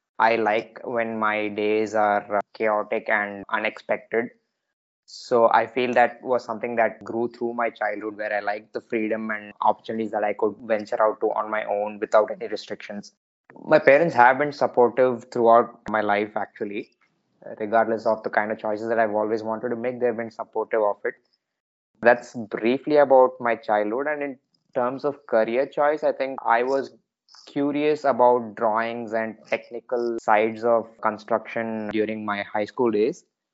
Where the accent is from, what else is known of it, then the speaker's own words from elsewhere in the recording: Qatar; also born or lived in Chennai, India; I grew up in the Gulf predominantly for my childhood. I was born in Madras, though, and I lived here briefly for a couple of years till I was 3 or 4 years old. And then we moved to Qatar, and most of my childhood was over there.